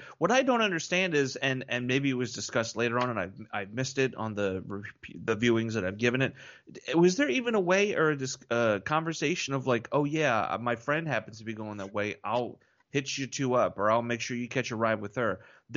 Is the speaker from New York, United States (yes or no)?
yes; New York, United States; I'm from New York.